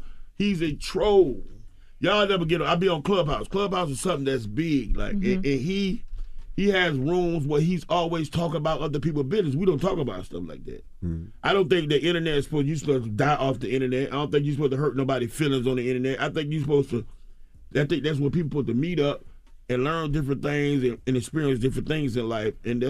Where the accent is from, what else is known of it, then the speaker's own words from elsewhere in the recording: the South, United States; Well, I'm from the South, but they don't really.